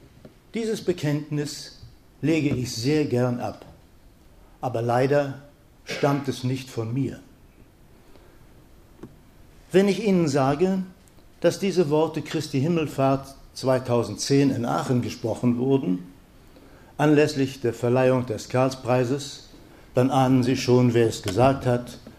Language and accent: German; Gdańsk, Pomeranian Voivodeship, Poland; born there; Ich bin in Danzig zur Welt gekommen